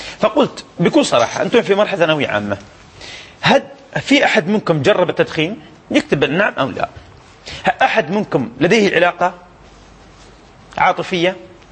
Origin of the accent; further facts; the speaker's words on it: Dubai, United Arab Emirates; عندنا في دبي